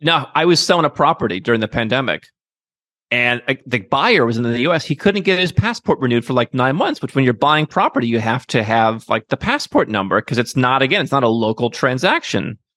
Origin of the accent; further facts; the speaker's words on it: Cleveland, Ohio, United States; I grew up in Cleveland. They were always beating us, those New Yorkers.